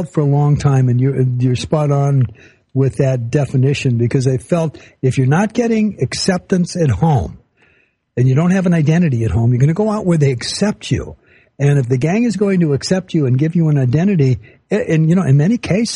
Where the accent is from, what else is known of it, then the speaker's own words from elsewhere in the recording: Bell, California, United States; Okay, I was brought up in Bell. But I was brought up in Bell. I went to junior high school in the 50s there.